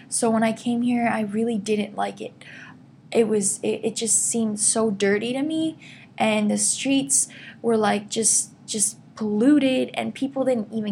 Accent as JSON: {"language": "English", "town": "Jena", "region": "Thuringia", "country": "Germany", "tie": "born or raised there", "second_language": "English", "said": "I grew up in Germany in a little city called Jena, which is like near Berlin."}